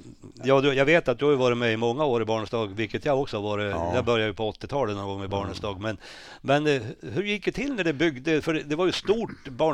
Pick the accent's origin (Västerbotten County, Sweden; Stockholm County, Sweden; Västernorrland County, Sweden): Västernorrland County, Sweden; Sund; Utan på den tiden jag växte upp ute i Sund.